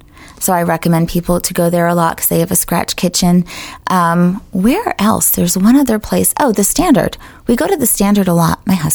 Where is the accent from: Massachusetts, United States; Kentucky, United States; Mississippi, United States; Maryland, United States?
Massachusetts, United States; I am. I'm from Massachusetts.